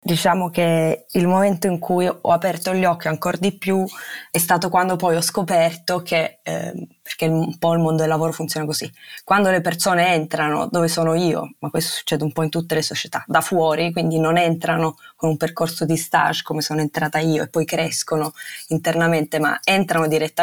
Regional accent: Lecce, Apulia, Italy; now in Milan, Italy; ho 26 anni quasi, vengo da Lecce, vivo a Milano ormai da 7 anni perché ho studiato qui, ho studiato economia in Bocconi

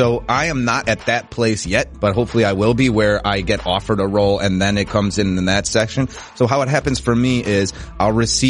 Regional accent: Chicago, Illinois, United States; Tommy is based on a lot of guys that I grew up with in Chicago.

